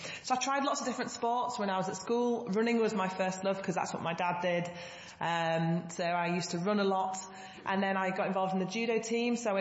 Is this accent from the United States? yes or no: no; Yorkshire and the Humber, United Kingdom; because I grew up in Yorkshire. Yorkshire's not renowned for its long straight rivers.